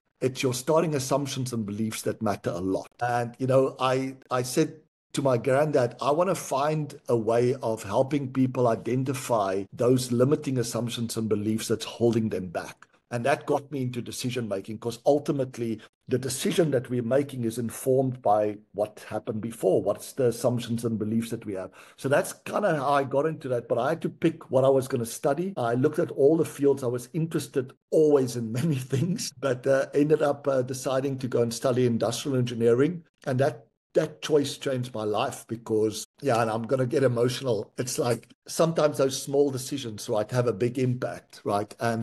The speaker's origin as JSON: {"language": "English", "country": "South Africa", "tie": "born or raised there", "said": "I grew up in South Africa, grew up on a small farm, you know, without much resources."}